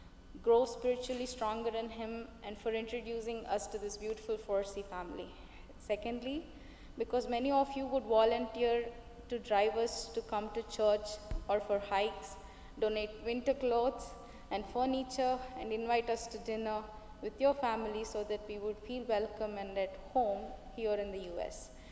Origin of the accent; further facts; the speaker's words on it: India; now in United States; I'm from India. I'm currently studying my master's in health information technology at the University of Maryland, Baltimore County.